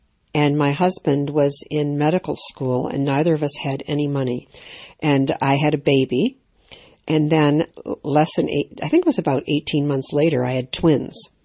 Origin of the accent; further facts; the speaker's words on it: United States; I'm originally American, and I recognized that she had a New York accent.